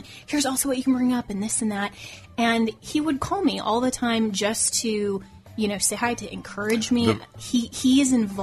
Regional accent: Colorado, United States; And Colorado, of course, is my home state.

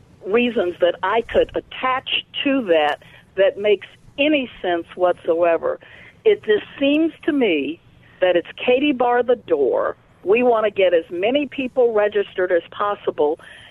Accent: the South, United States; I was born in this country black. You know what that means? I grew up in the South.

